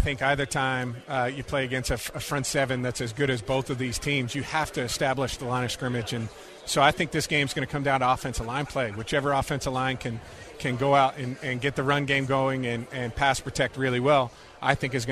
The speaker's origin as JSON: {"language": "English", "town": "Philadelphia", "region": "Pennsylvania", "country": "United States", "tie": "born or raised there", "said": "I grew up in Philadelphia, so it was about 5 hours from home."}